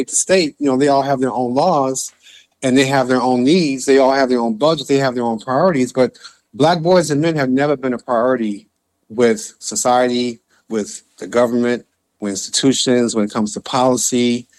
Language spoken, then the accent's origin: English; Chicago, Illinois, United States; I was born and raised in Southside Chicago in 1960. And, you know, we all knew each other two, three, four blocks away.